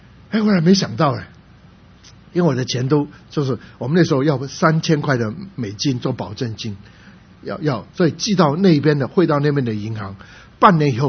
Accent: Guangdong, China; 所以我是广东人，所以跑到这个餐馆去打工，其实讲广东话也没有用，因为他们都汕头人台山人，所以讲的话跟我也讲的不太一样

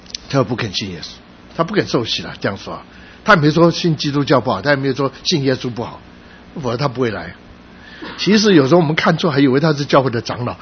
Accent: China; now in United States; 我们中国人就中国，我们不舍得花钱跑到里面去看

